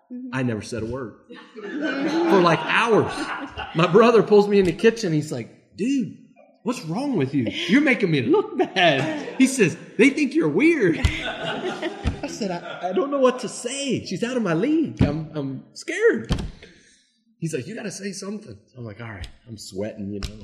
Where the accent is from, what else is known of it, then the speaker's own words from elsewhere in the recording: West Virginia, United States; My brother was in the Air Force. I'm from West Virginia.